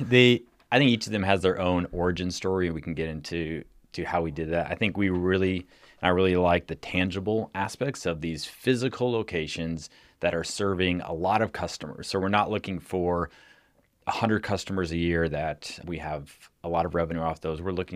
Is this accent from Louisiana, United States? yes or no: no; Lexington, Kentucky, United States; So I grew up in Lexington, Kentucky, went to Lexington Christian for high school, and actually work with two guys that I went to high school with still.